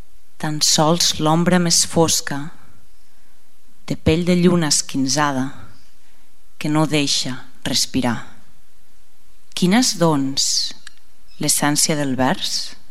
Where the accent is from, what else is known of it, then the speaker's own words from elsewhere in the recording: Lleida, Catalonia, Spain; Soc de Lleida, però bueno, ara visc aquí.